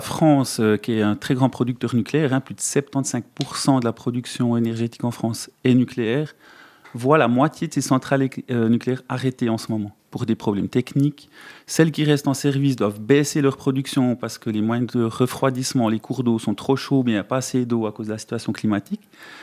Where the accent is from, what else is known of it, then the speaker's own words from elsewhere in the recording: Switzerland; on est de la Suisse, on doit aussi participer à cet effort d'économie de gaz